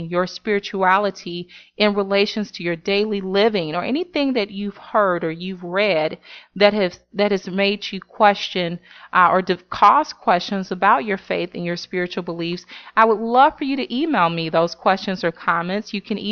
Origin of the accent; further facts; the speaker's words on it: Chicago, Illinois, United States; now in New York, United States; my experiences growing up in Chicago and now living in New York